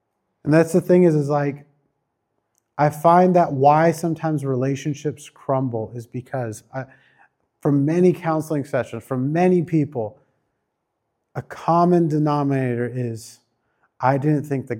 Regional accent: India; Sorry, I'm Indian, my bad.

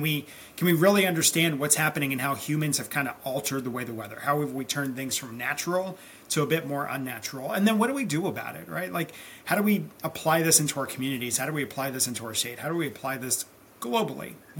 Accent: Lubbock, Texas, United States; I was growing up in Lubbock, Texas

